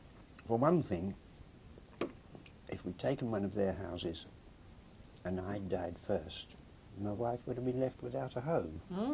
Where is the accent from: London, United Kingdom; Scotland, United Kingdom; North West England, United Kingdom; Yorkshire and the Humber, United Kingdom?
London, United Kingdom; Lewisham; also born or lived in Welling, Kent; At least I was born in Kent, but brought up in South East London.